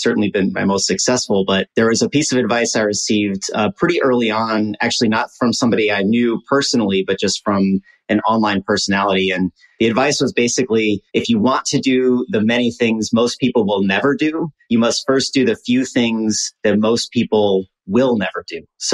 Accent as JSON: {"language": "English", "region": "Midwest", "country": "United States", "said": "because we're both from the Midwest and we have family in rural communities."}